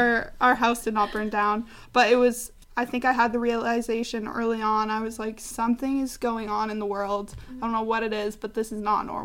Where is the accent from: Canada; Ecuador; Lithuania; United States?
Canada; now in Germany; I am from Canada and now living in Germany doing this master's program